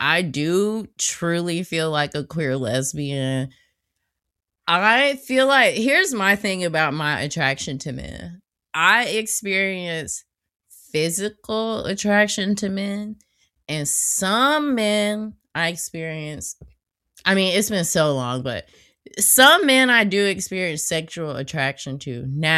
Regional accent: the South, United States; Also, I grew up in the South in church.

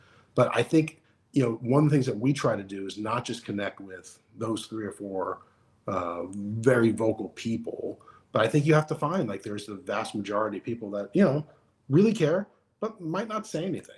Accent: New York, United States; I'm a New Yorker, right? I grew up as a longtime suffering Knicks fan.

